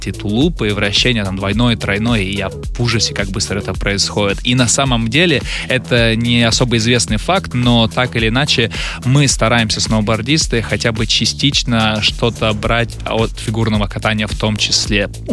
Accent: Novosibirsk, Novosibirsk Oblast, Russia; но я родом из Новосибирска, там снега у нас полно и возможность была кататься круглый день

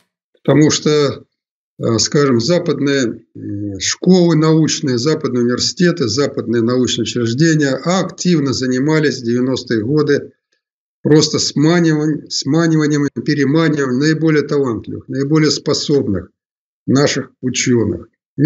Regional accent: Kaluga, Kaluga Oblast, Russia; Я родился в Калуге и с малых лет

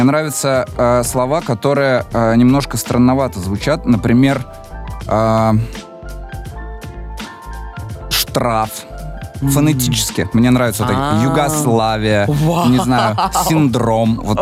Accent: Alatyr, Chuvashia, Russia; Я из Алатыря родом, маленький город такой в Чувашии.

